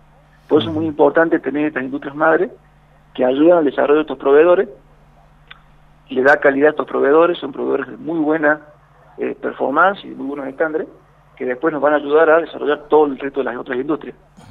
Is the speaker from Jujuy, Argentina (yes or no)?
yes; Jujuy, Argentina; Jujuy es muy importante que crezca, somos todos jujeños